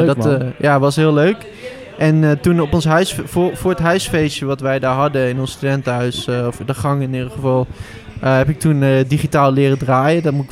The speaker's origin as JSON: {"language": "Dutch", "region": "Overijssel", "country": "Netherlands", "said": "ik kom dus uit Twente"}